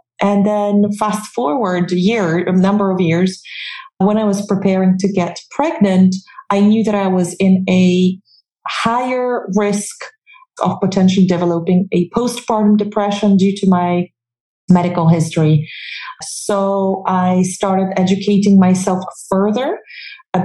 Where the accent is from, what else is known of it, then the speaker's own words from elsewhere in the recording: Poland; now in Bermuda; Originally, I come from Poland, but I moved to Bermuda now, probably 14 or 15 years ago.